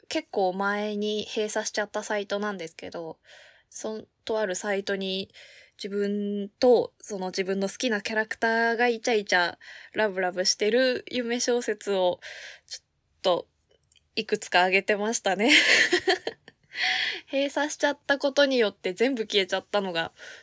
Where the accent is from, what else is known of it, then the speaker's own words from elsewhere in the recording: Saitama, Japan; 出身地、埼玉県です。生まれも育ちも埼玉になっております。